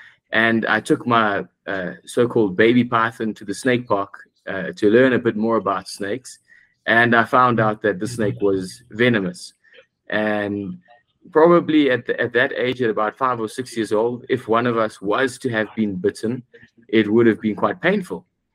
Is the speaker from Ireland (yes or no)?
no; Durban, KwaZulu-Natal, South Africa; And I'm originally from Durban, South Africa.